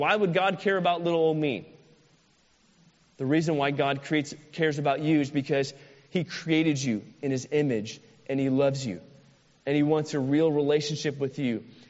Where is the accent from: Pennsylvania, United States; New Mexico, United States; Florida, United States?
Florida, United States; I'm a true Floridian. I was born in Florida. Like, I rep being a Floridian. It's part of my identity.